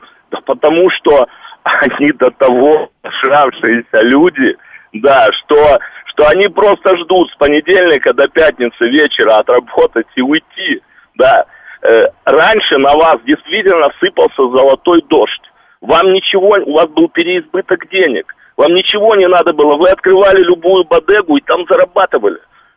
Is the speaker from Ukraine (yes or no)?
yes; Ukraine; moved away; Я мальчишки-бальчиш, я приехал с Украины.